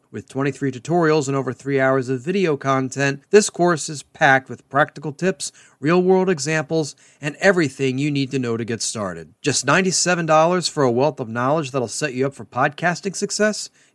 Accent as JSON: {"language": "English", "town": "Baltimore", "region": "Maryland", "country": "United States", "tie": "born or raised there", "said": "In my hometown of Baltimore, the new year was celebrated with thousands of pounds of fireworks and explosives to say goodbye to 2023."}